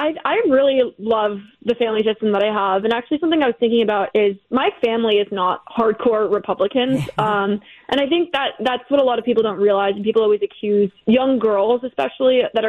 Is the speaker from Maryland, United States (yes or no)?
no; Connecticut, United States; now in New York City, United States; My family's from New York originally. I live in New York City now, and I grew up in Connecticut. So I've always been sort of Northeast based.